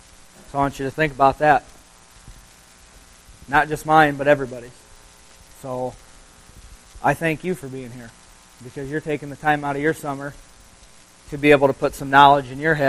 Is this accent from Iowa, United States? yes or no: yes; Iowa, United States; from Iowa.